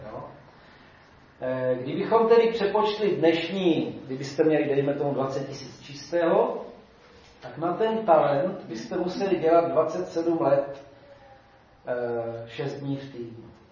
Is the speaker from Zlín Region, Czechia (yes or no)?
no; South Moravian Region, Czechia; tady u nás na Jižní Moravě